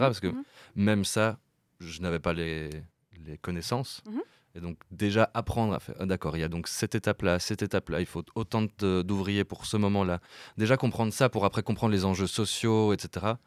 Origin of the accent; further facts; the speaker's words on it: Namur, Wallonia, Belgium; now in Brussels, Belgium; Donc moi, je suis pas liégeois. Je viens de Namur au départ. J'habite Bruxelles.